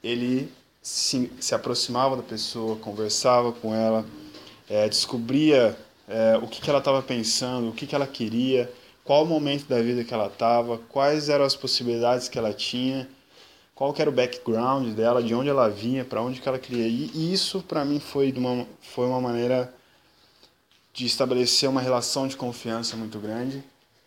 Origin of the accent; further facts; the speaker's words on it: São Paulo, Brazil; now in Ireland; eu tenho 27 anos, sou do interior de São Paulo e moro há 1 ano e meio na Irlanda.